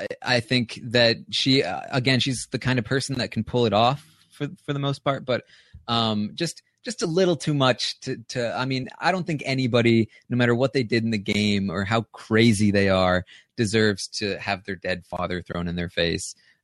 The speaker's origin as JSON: {"language": "English", "region": "Maine", "country": "United States", "said": "I was from Maine."}